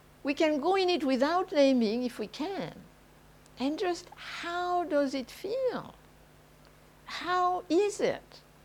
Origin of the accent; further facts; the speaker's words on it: the South, France; English is a second language; I am French from the South, so it comes more naturally to me.